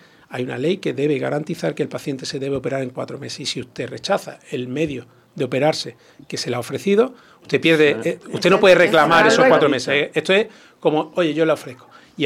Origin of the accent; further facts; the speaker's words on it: Málaga, Andalusia, Spain; Porque a mí como malagueño me dolería mucho